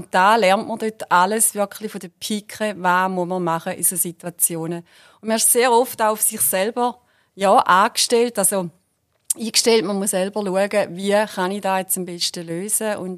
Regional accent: Eastern Switzerland, Switzerland; Und wie ihr ja meinen Dialekt, oder wie ich den nicht verstecken kann, ja, ich bin eine Ostschweizerin

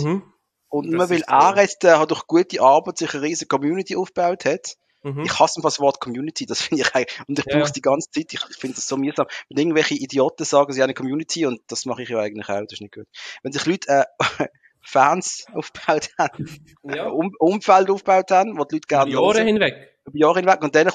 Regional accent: Switzerland; Also ich bin als Schweizer das drin.

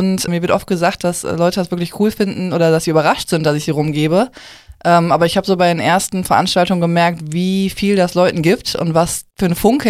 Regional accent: Essen, North Rhine-Westphalia, Germany; Natürlich, ich bin Essener Kind.

